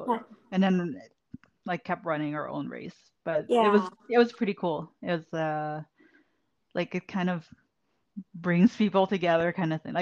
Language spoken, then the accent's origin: English; Vancouver, British Columbia, Canada; We're both from Vancouver.